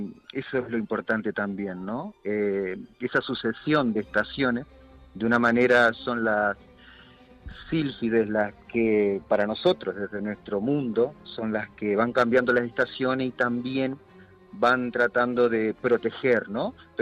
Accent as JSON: {"language": "Spanish", "town": "Alicante", "region": "Valencian Community", "country": "Spain", "said": "somos de Alicante, pero veraneamos en Madrid."}